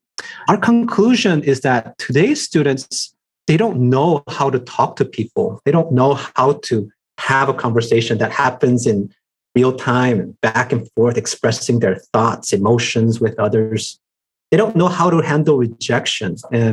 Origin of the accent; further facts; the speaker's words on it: New York, United States; born there; also born or lived in Seoul / Miami / Shanghai / Rio de Janeiro; I was born in New York and lived in Seoul, Miami, Shanghai, Rio de Janeiro, and Los Angeles before moving up to the Bay Area.